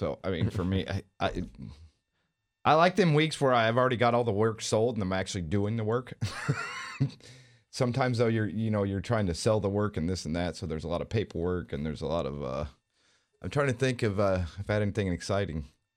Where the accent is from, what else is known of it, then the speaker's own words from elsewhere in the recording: Ohio, United States; I mean, compared, you know, growing up in Ohio when you hit the minuses and stuff.